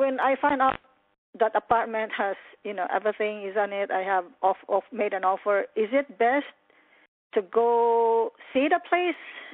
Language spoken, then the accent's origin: English; California, United States; I'm here from Northern California, and I look, actually look in Sacramento